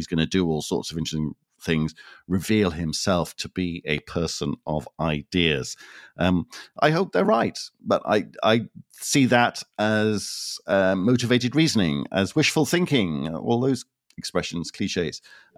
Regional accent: Cardiff, Wales, United Kingdom; I grew up in Jim Callaghan's constituency in Cardiff.

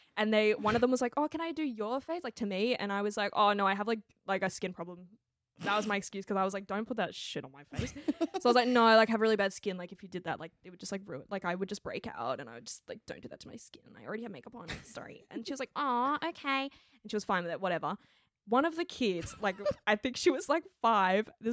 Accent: Australia; my background is, I'm Chinese Australian.

